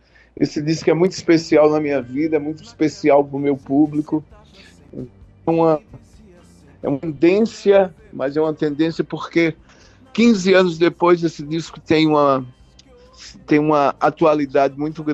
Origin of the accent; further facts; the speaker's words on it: Pernambuco, Brazil; Eu sou do interior de Pernambuco